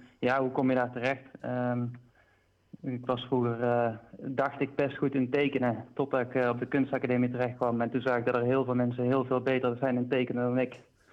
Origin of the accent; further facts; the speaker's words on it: Budel-Dorplein, North Brabant, Netherlands; now in Eindhoven, Netherlands; ik ben eigenlijk van Budel-Dorpplein. Ik woon ondertussen in Eindhoven.